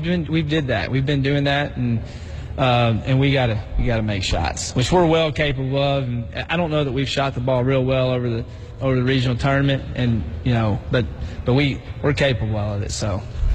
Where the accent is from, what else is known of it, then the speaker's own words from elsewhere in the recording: Scottsburg, Indiana, United States; I'm not from there. I'm from Scottsburg, Indiana